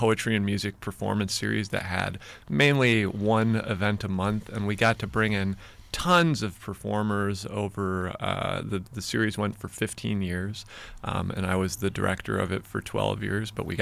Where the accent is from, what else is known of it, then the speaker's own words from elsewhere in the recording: Griffith, Indiana, United States; also born or lived in Chicago; I grew up primarily in Northwest Indiana, in a little suburb called Griffith, really close to Gary.